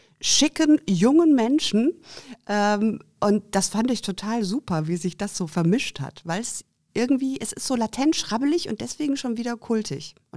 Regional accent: Schweinfurt, Bavaria, Germany; Bei mir war es so, also Schweinfurt, wo ich herkomme, ist eine Kleinstadt

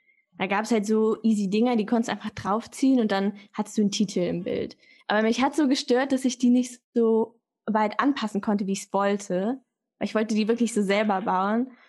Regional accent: Cologne, North Rhine-Westphalia, Germany; Ich komme ja auch aus Köln.

